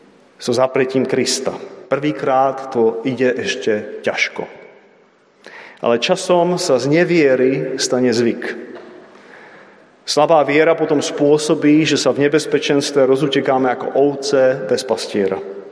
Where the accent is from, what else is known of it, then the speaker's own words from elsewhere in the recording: Czechia; tento týždeň som strávil v Českej republike. Mal som možnosť zastaviť sa v mojom rodnom meste